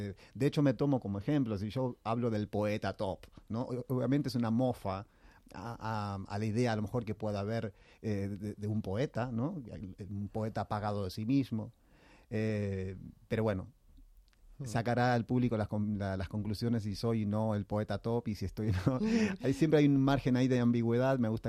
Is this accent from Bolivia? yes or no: no; Buenos Aires, Argentina; si bien soy de Buenos Aires, nunca había actuado allí.